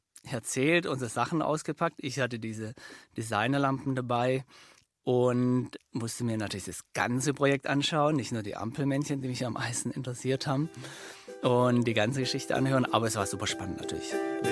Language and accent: German; Baden-Württemberg, Germany; accent: Swabian; hat er vielleicht auch gehört an meinem schwäbischen Akzent.